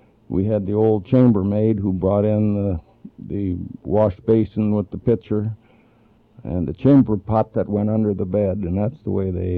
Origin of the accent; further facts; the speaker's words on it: Wilmont, Minnesota, United States; born there; Yeah, well, I was born in Minnesota, a little town called Wilmont.